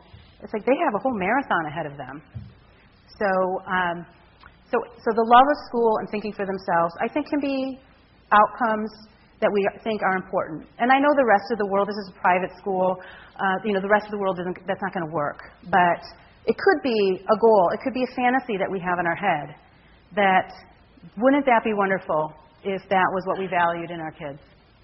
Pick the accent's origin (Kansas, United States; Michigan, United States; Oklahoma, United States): Michigan, United States; Detroit; also born or lived in Ohio; now in San Francisco, United States; I grew up in the Detroit area. I went to school in the Ohio cow field area. And the idea that I would live in San Francisco just was off my radar.